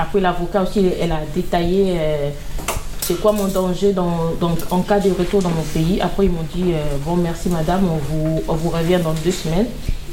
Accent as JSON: {"language": "French", "country": "Mali", "said": "Le Mali. Je suis malienne. Je suis de nationalité malienne."}